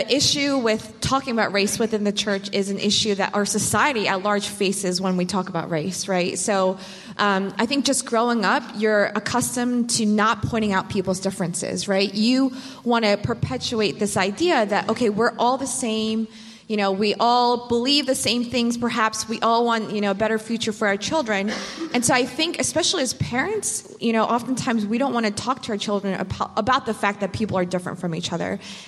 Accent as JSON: {"language": "English", "town": "Baltimore", "region": "Maryland", "country": "United States", "said": "I am from Baltimore City, and I've lived here for a little over a decade, actually."}